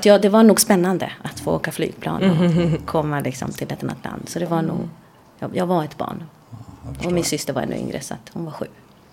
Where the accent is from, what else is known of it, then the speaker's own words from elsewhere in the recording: Valparaíso, Chile; now in Sweden; Ja, vi kommer ifrån Chile. Ifrån Valparaíso. Vi kom hit på grund av min pappa.